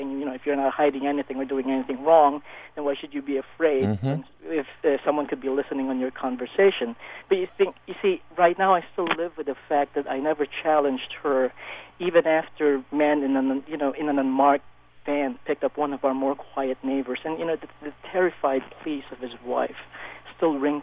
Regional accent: Philippines; now in United States; I grew up in the Philippines. I only came to the United States in 2001

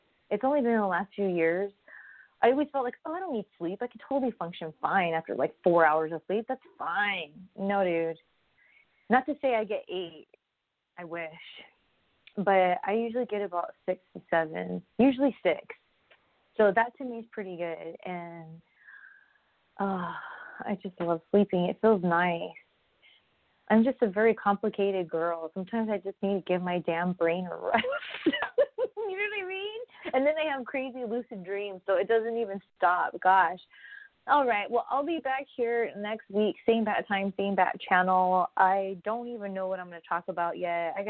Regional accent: California, United States; from Cali

